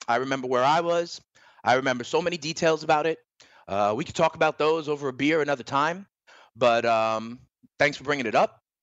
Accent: New York, United States; I, as you know, as a New Yorker, I have my own stories about September 11th.

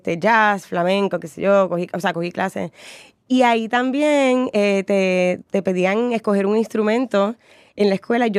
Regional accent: San Juan, Puerto Rico; yo soy nacida y criada en Viejo San Juan, en una época donde esto ahora, pues, todo ha cambiado.

